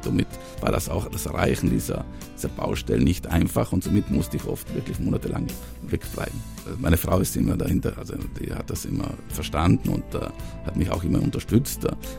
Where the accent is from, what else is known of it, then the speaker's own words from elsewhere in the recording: Brixen, Trentino-Alto Adige, Italy; Ich bin hier, es ist meine Heimat und ich fühle mich hier wohl und ich liebe die Berge, ich liebe das Land, ich liebe die Leute, ich liebe die Kultur.